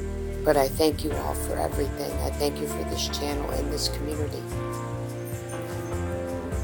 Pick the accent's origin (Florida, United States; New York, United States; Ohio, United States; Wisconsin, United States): New York, United States; Buffalo; I am from Buffalo, New York.